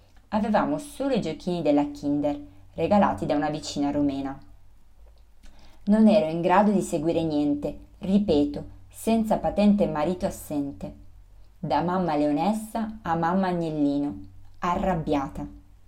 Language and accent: Italian; Vinica, Eastern, North Macedonia; Italian is a second language; now in Italy; Mi trovo come nel mio paese a Vinica, in Macedonia, e cerco di essere rispettosa, di osservare le regole italiane, perché noi abbiamo raggiunto l'Italia, non lei noi.